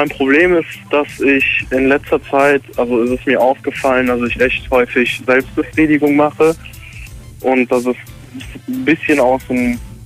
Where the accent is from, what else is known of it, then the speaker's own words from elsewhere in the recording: Wesseling, North Rhine-Westphalia, Germany; Ich komme aus Wesseling.